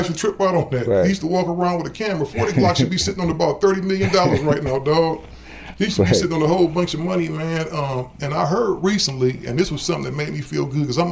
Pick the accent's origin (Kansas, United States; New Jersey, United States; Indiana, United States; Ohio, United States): Ohio, United States; Cleveland; Oh, shout out to her. That's my hometown right there.